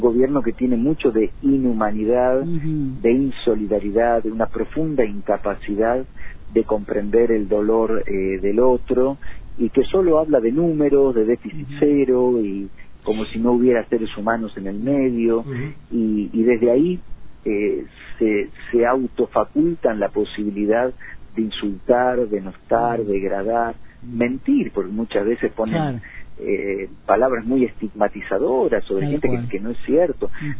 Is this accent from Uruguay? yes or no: no; Argentina; culturalmente como argentinos